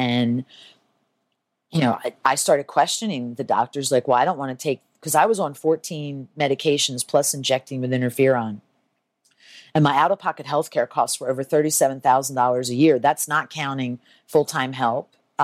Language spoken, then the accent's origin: English; Philadelphia, Pennsylvania, United States; I'm 100% Italian. That's why … because I'm from Philadelphia.